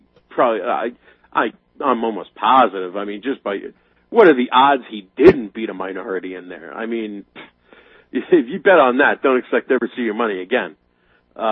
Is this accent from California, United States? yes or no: no; Pennsylvania, United States; This is the county I grew up in, not Northampton County where Easton is. I grew up here in Monroe County.